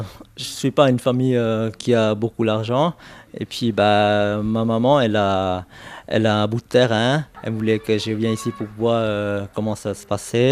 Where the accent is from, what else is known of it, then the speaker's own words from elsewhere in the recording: Bangkok, Thailand; now in Switzerland; Je viens de Bangkok. J'habite en Suisse depuis 1999.